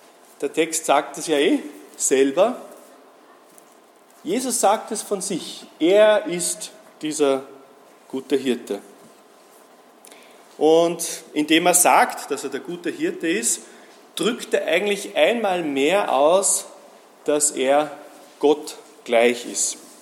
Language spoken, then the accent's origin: German; Austria; also bei uns in Österreich